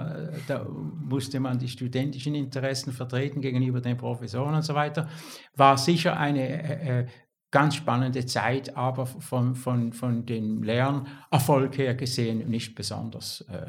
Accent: Switzerland; als Schweizer Grafiker

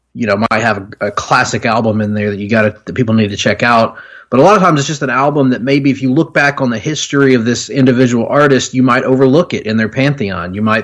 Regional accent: Alabama, United States; So in our home state of Alabama, so that's pretty cool.

